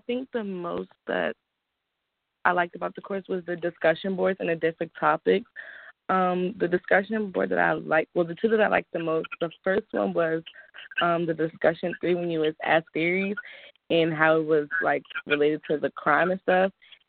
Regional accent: Landover, Maryland, United States; because I'm from Landover, Maryland.

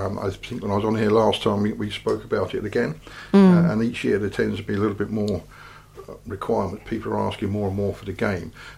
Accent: Whitstable, South East England, United Kingdom; Mainly, our main one now is Whitstable, which is my hometown.

